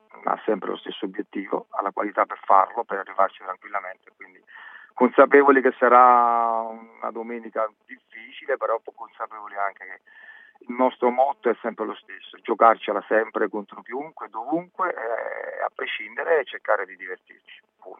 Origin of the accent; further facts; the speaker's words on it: Avellino, Campania, Italy; io poi sono campano, conosco la B, andavo da Avellino a vedere la Serie A contro il Napoli